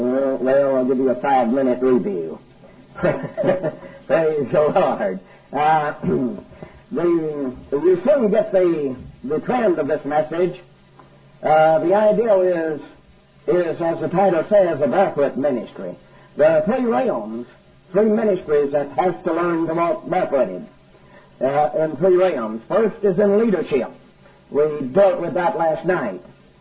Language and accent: English; Texas, United States; I come from East Texas. I was born and raised there at the little town where I live.